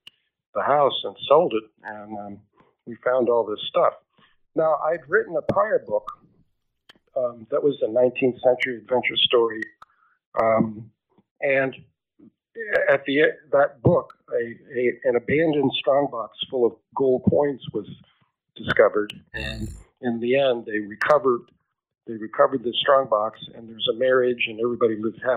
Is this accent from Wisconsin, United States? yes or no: no; Quincy, Illinois, United States; First, I was born and raised in Quincy, Illinois, which is a small town on the Mississippi River not far from Mark Twain's Hannibal.